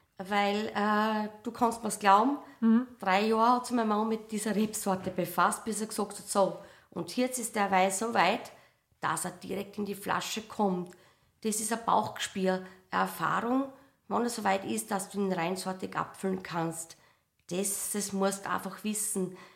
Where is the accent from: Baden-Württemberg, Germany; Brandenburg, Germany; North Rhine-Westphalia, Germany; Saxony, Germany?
Baden-Württemberg, Germany; Rust; meine Mama hat damals gesagt, schau Kind, du bist in Rust geboren, schau raus, da vor der Tür ist dein Arbeitsplatz